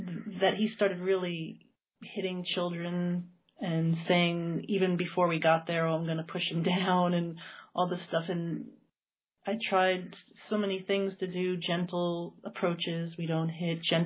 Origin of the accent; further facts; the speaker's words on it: United States; now in Wales, United Kingdom; I'm actually from America, but I live in Wales.